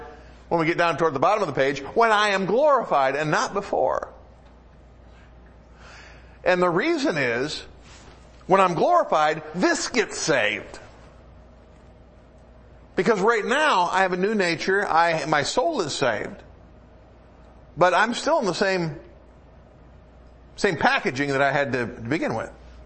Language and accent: English; Detroit, Michigan, United States; I grew up in the Detroit area, which has the largest Arabic population in the United States.